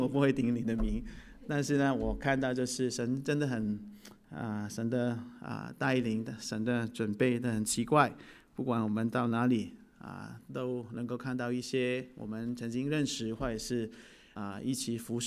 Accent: Hong Kong; first language Cantonese; Chinese is a second language; 我的背景是粤语，因为我是从香港来。我的侍奉的背景就是粤语

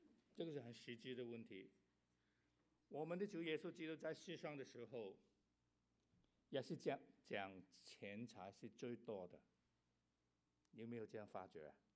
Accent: Guangdong, China; first language Cantonese; Chinese is a second language; 我是广东人，讲广语，希望你听得到我的国语啊。

